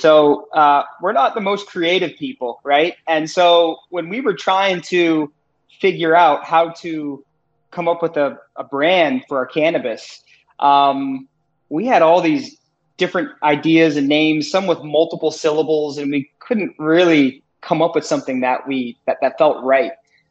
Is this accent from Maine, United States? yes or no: yes; Auburn, Maine, United States; I grew up in Auburn, he grew up in Turner